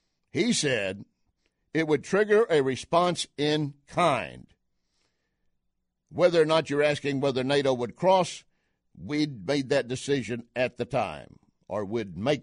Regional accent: Texas, United States; Believe me, I grew up in West Texas, a son of an oil field worker, oil field trash, and proud of it.

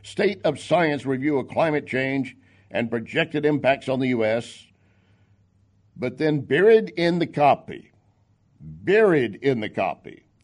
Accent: Texas, United States; I grew up in Texas where so deep south Texas that you ordered grits with Mexican food. That's deep south.

